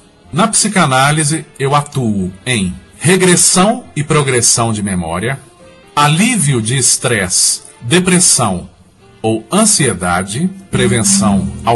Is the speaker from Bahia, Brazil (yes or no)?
no; Sete Lagoas, Minas Gerais, Brazil; eu faço uma homenagem à minha terra natal, minha terra querida, Sete Lagoas, Minas Gerais.